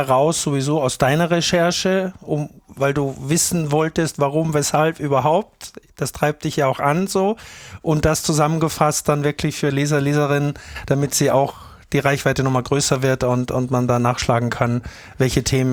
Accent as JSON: {"language": "German", "country": "Austria", "said": "ich komme aus Österreich, da ist das Wasser direkt aus der Quelle ungefähr so bei meinen Eltern."}